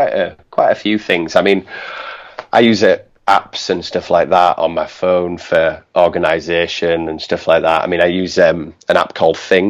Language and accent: English; Yorkshire and the Humber, United Kingdom; accent: Yorkshire; it's my thick Yorkshire accent coming through again.